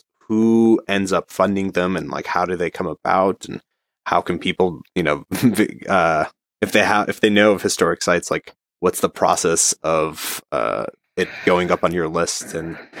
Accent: Beirut, Beirut Governorate, Lebanon; I mean, I grew up in Beirut

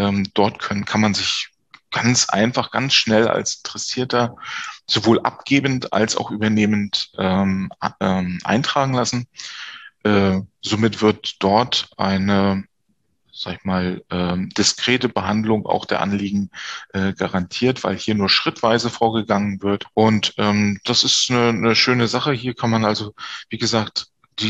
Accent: Greifswald, Mecklenburg-Vorpommern, Germany; born there; now in Rostock, Germany; bin 49 Jahre gebürtiger Greifswalder, nie von der Küste her so richtig weggekommen in meinem Berufsleben, was auch nicht schlecht ist, und lebe jetzt schon die längste Zeit meines Lebens hier in Rostock.

